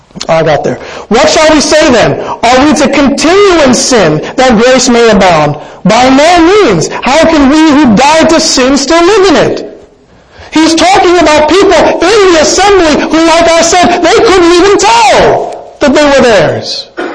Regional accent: South India, India; I'm South Indian, and I come from a culture where they spend a lot of time in the churches to teach the Word of God

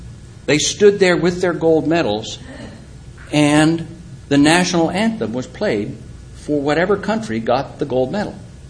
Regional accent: Canada; Just as a side note, I'm from Canada

